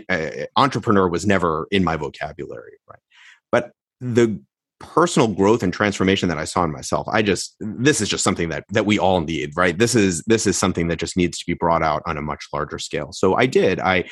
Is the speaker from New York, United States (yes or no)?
yes; New York, United States; I mentioned to you early on that I grew up in New York